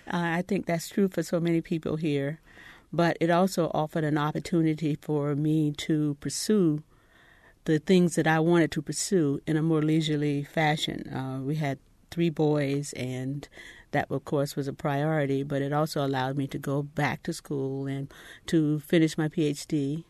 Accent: Miami, Florida, United States; As a child growing up in Miami, Florida, we used to have what was then called Negro History Week.

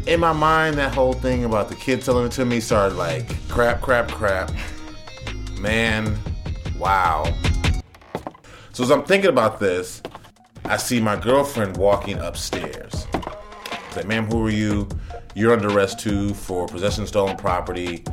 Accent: Chicago, Illinois, United States; I'm not from New York. I'm from Chicago.

